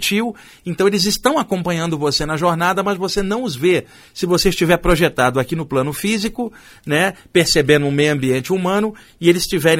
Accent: Rio de Janeiro, Brazil; now in São Paulo, Brazil; eu moro no bairro da Saúde há 10 anos. Desde que eu vim do Rio para São Paulo, logo no início da década de 90, a minha área sempre foi ali a Zona Sul.

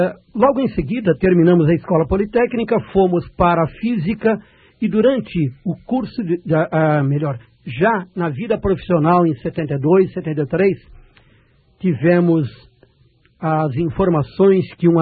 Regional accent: Santos, São Paulo, Brazil; eu sou de Santos, estado de São Paulo

